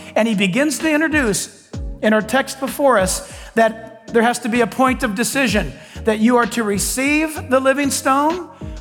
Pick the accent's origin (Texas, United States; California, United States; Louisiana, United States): California, United States; Listen, I for one, I'm from California and I've already voted.